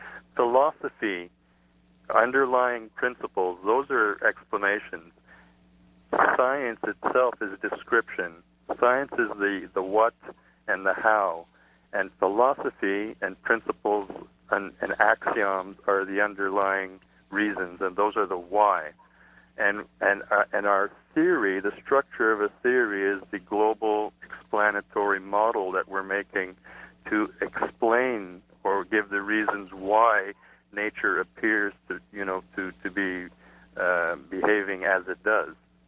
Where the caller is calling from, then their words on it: Montreal, Quebec, Canada; I'm calling from Montreal.